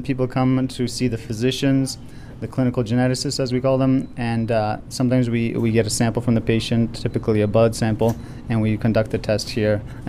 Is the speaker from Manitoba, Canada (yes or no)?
no; Ottawa, Ontario, Canada; Ottawa, Canada.